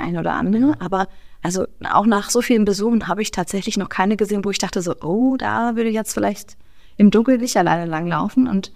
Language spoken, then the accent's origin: German; Hesse, Germany; das SCH und CH ist ja schwierig für mich als Hesse.